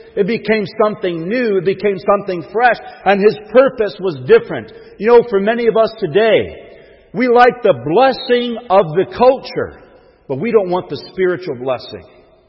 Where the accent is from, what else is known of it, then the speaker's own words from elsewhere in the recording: the South, United States; accent: Southern twang; I grew up about an hour and a half south of here. You may not know it by my accent, but I used to have a Southern twang.